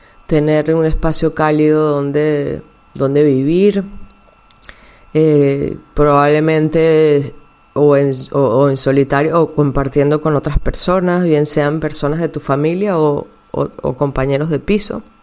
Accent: Venezuela; also born or lived in Mexico City, Mexico; now in Barcelona, Spain; Bueno, muchos de ustedes sabrán que yo soy inmigrante. Tengo 20 años fuera de Venezuela, que es mi país natal. Después viví 12 años en la Ciudad de México y tengo 8 años en Barcelona, España.

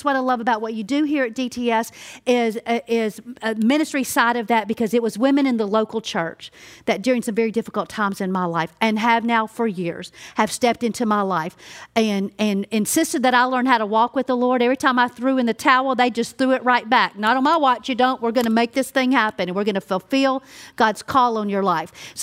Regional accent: Louisiana, United States; because I'm from Louisiana, so you totally get Louisiana, okay?

